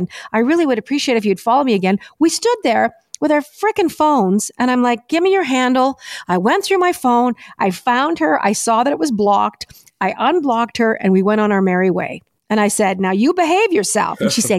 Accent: Canada; I believe in the people of Canada. Like I'm so Canadian and I do want to make it better.

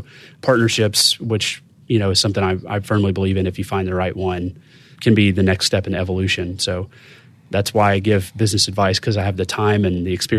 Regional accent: the South, United States; accent: Southern; I have a Southern accent. I'm from the South, and I'm not sheepish.

